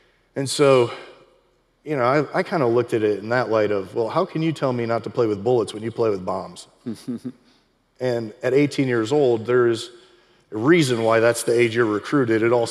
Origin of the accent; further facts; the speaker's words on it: Ohio, United States; now in Alabama, United States; Yeah, I grew up in Northeast Ohio, a small farm town. I mean, there's a lot of those kind of towns here in Alabama that, you know, mirror where I grew up. But one of 12 kids, I grew up going to church